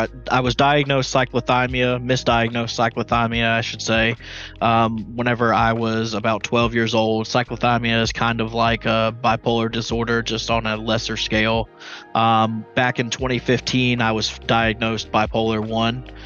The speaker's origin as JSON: {"language": "English", "town": "Leland", "region": "North Carolina", "country": "United States", "tie": "born or raised there", "said": "My hometown is Leland, North Carolina, which is about 15 minutes outside of Wilmington, North Carolina, right on the coast."}